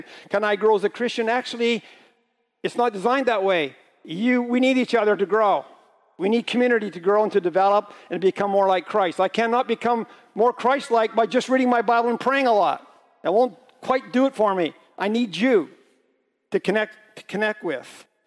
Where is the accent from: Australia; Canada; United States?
Canada; Flin Flon, Manitoba; I grew up in Flin Flon. You know where that is. I'm a Manitoba boy. I was born and raised in Flin Flon. And Linda and I both came from there.